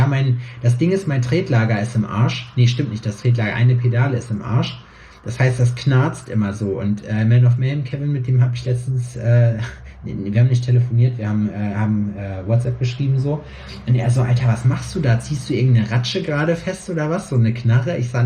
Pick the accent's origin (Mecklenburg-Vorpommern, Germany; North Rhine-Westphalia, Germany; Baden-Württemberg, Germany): North Rhine-Westphalia, Germany; Schalksmühle; now in Jena, Germany; bei mir in meiner Heimat in Schalksmühle würde das niemals funktionieren.